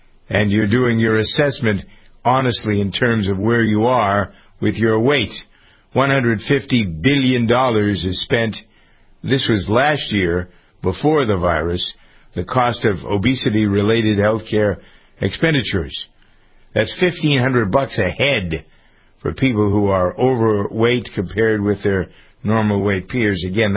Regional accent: Framingham, Massachusetts, United States; I noticed here in my hometown of Framingham

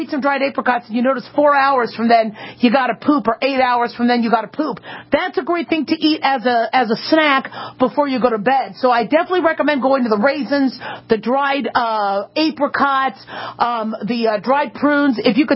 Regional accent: Las Vegas, Nevada, United States; Ooh, Travis is calling from Las Vegas, my hometown.

